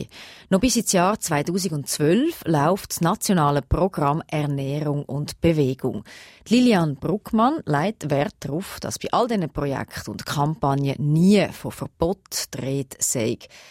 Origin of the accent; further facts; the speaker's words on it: Switzerland; bei uns in der Schweiz